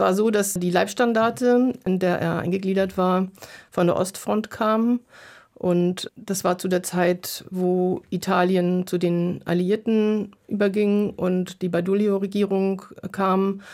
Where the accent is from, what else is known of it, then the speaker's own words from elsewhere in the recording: Germany; accent: German; Ich war zum Beispiel mal ein Jahr in Costa Rica, wo ich als Nazi-Schlampe beschimpft wurde. Man hat meinen deutschen Akzent gehört